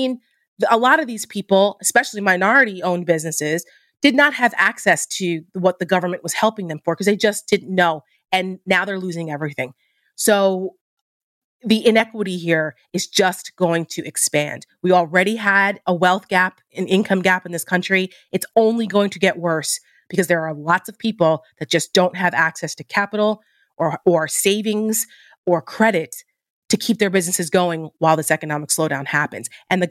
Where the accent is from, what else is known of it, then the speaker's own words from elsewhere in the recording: New Jersey, United States; I'm from New Jersey. People mm-hmm. hear me talk about it all the time. I'm very mm-hmm. proud of my home state.